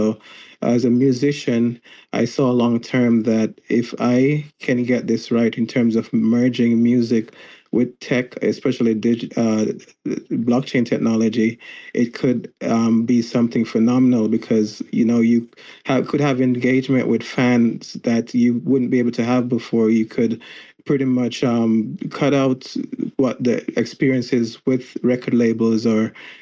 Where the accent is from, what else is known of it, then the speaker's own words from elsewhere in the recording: Jamaica; now in United States; I'm Jamaican born and raised. I've been in the United States close to 20 years now.